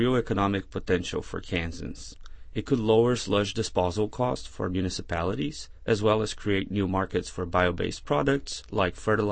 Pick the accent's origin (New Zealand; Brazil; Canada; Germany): Brazil; now in United States; And I'm from Brazil, and I do research in waste-to-energy technologies such as hydrothermal liquefaction.